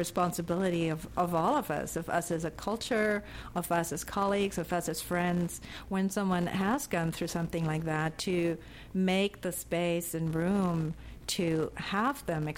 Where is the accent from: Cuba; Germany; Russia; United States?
Germany; moved away as an adult; Yeah, I grew up in Germany. I started working there as a reporter, and then I went to Asia, to India and Nepal to do my PhD there